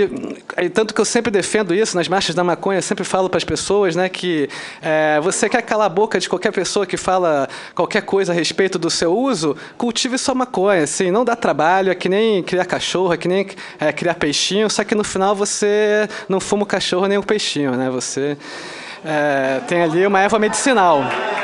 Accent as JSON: {"language": "Portuguese", "region": "Rio de Janeiro", "country": "Brazil", "said": "Eu sou do Rio de Janeiro. Já ouvi muitas histórias terríveis lá."}